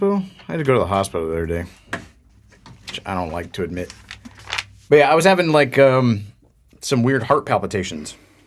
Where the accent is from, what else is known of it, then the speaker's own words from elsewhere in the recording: Florida, United States; No, because Florida, if you're not aware